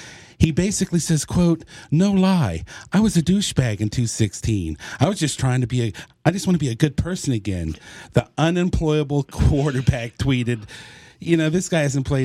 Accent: Texas, United States; You know, I'm from Central Texas, and, you know, the whole UT and A&M

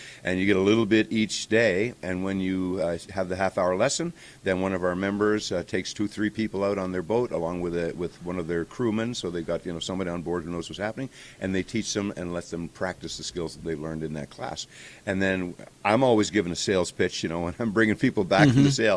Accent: Kingston, Ontario, Canada; I grew up in Kingston, Ontario, which was the sailing capital of Canada.

